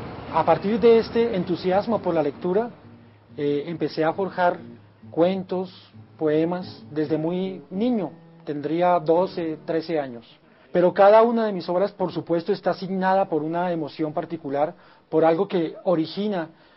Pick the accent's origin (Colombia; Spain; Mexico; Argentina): Colombia; soy un escritor colombiano y escribo principalmente novela